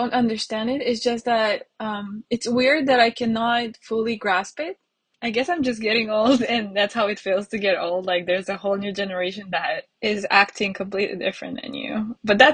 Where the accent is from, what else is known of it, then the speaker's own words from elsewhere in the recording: Bucharest, Romania; I come from Romania, from its capital, Bucharest. It's in Eastern Europe